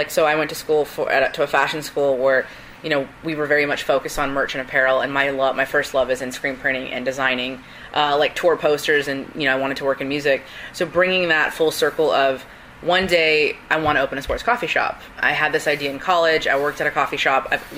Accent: California, United States; now in Ohio, United States; as I am from California, and I wanted to bring that here

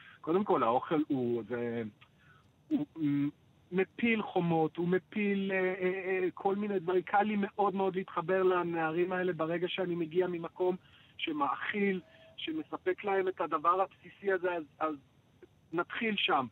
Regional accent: Jerusalem, Jerusalem District, Israel; now in Sweden; ושונה מהמטבח העיראקי של סבא שלי, שגדלנו בקטמון, עם פרודוקטים, באמת, נקרא לזה, הכי נחותים שיש

